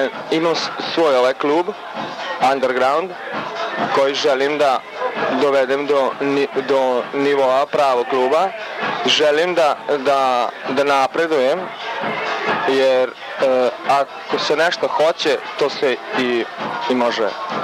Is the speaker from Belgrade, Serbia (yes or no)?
no; Subotica, Vojvodina, Serbia; jedino ljudi su mi malo monotoni, nema u njima neke živosti, to ne kažem ja to da zbog toga što sam ja subotičarin